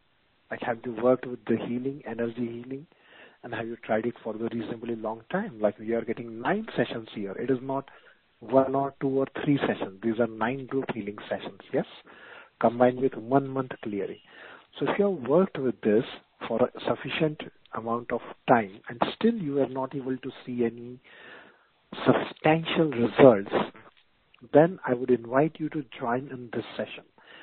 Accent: India; Yes, so I think being Indian, I can maybe the pronunciation that I'm making might be slightly more accurate.

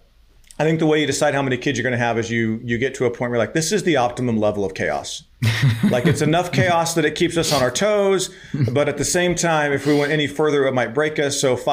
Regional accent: Arizona, United States; So born and raised in Arizona, growing up, I was the sixth of 10 kids.

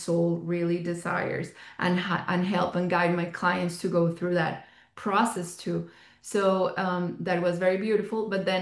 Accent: Bogota, Bogotá D.C., Colombia; now in United States; Okay, so I am from Bogota, Colombia. And I live right now in the United States.

